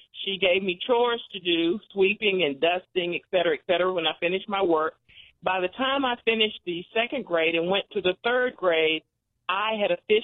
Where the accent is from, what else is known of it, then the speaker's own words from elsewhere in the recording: North Carolina, United States; it tells short snippets of my growing up in North Carolina.